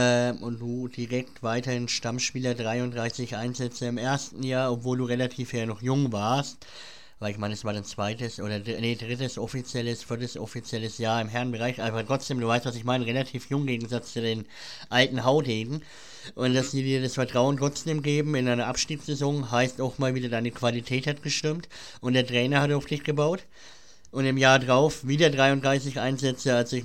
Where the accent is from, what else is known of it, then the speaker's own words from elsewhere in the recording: Bavaria, Germany; ich komme ja aus Bayern